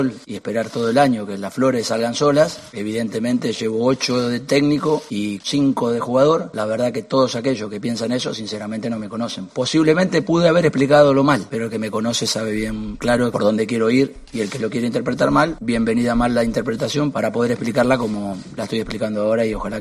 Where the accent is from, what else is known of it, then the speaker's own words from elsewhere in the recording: Argentina; Como no soy español, las palabras se pueden confundir. Soy argentino, intento reproducir lo que pienso